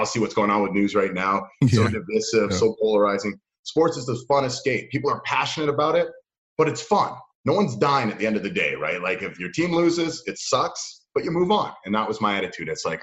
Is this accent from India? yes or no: no; Toronto, Ontario, Canada; So I grew up in downtown Toronto in an area called the Annex, and which is cool because it's very multicultural and it's also just, it's socially and economically diverse too.